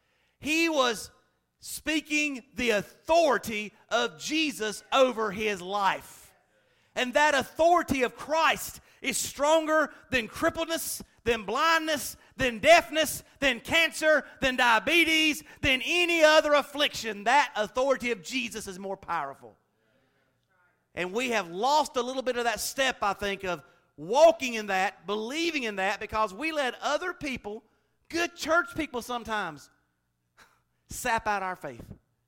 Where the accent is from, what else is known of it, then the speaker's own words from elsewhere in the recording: the South, United States; I was born and raised in the South. We didn't have no hockey in the South.